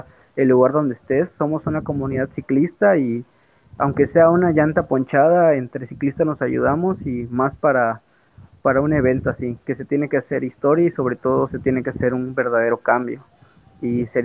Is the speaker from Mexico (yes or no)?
yes; Campeche, Mexico; porque no soy de la Ciudad de México, soy de la ciudad de Campeche